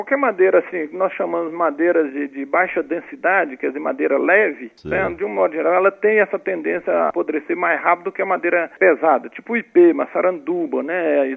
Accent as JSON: {"language": "Portuguese", "region": "Minas Gerais", "country": "Brazil", "said": "eu sou de Minas, do interior de Minas, lá eles usam muito o cedro."}